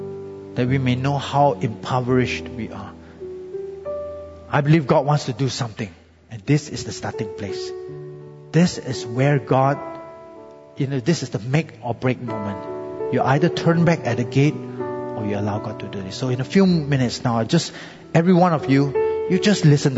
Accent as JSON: {"language": "English", "country": "Singapore", "said": "You know, many of us as Singaporean Christians may be familiar with the story of the ACS Clock Tower Revival back in 1972, right?"}